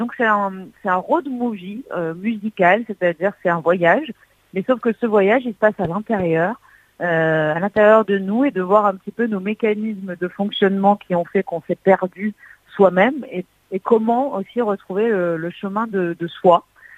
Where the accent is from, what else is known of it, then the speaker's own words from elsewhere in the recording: Nice, Provence-Alpes-Côte d'Azur, France; C'est mon premier message, voilà, en tant que niçoise